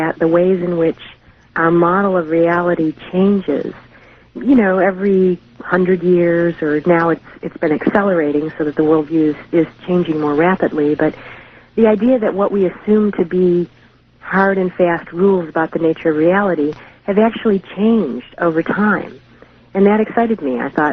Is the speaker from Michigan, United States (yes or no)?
yes; Detroit, Michigan, United States; I guess I grew up in Detroit, Michigan, in the 60s and 70s, and it was a time of rebellion and sort of challenging authority and questioning assumptions.